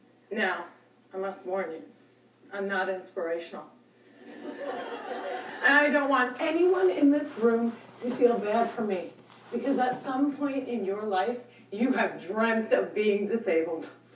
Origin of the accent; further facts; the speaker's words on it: New Jersey, United States; And I'm from Jersey, and we are really concerned with being chic.